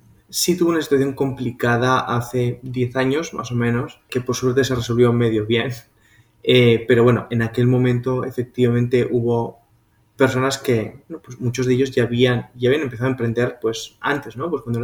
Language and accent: Spanish; Pamplona, Navarre, Spain; yo soy de Pamplona. Pamplona es una ciudad pequeñita que está al norte de España, cerquita de Francia, y que es conocida por los Sanfermines.